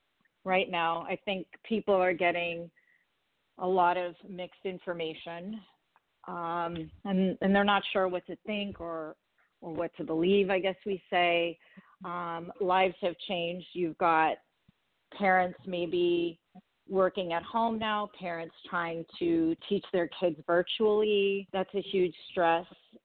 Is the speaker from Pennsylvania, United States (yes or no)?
no; Cleveland, Ohio, United States; I'm originally from Ohio, from Cleveland.